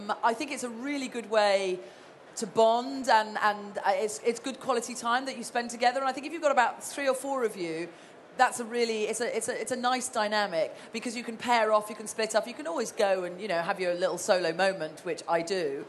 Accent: Dublin, Leinster, Ireland; born there; but I was born in Dublin and I do walk a bit in Ireland, so there we go.

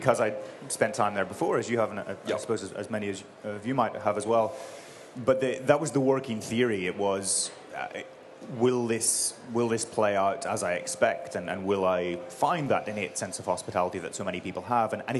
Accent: Northern Ireland, United Kingdom; I'm from Northern Ireland, so it's not somewhere that I grew up particularly familiar with.

